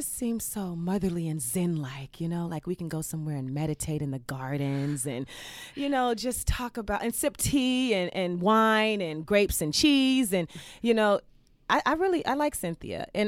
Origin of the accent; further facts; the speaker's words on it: Decatur, Georgia, United States; also born or lived in Detroit, United States; Even though I was born in Detroit, but I was only there for like the first 5 years of my life, and then I moved to Atlanta. So I claim ATL Decatur all day.